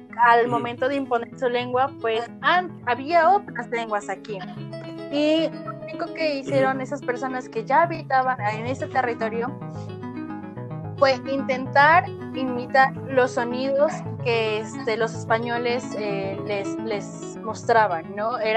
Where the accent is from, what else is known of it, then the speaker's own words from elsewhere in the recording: Mexico; accent: Mexican Spanish; va a haber un acento, va a estar mi español mexicano haciéndose presente ahí.